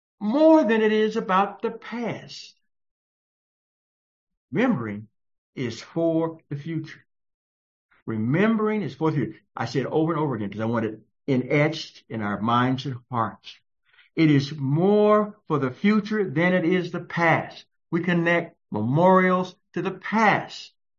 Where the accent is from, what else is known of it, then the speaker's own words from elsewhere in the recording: United States; born there; I'm thankful that, you know, I was born in America.